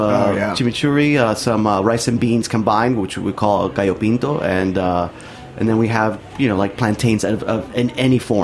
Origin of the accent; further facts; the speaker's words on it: Miami, Florida, United States; also born or lived in Nicaragua; I was born in Nicaragua, but I moved to Miami when I was three. So I grew up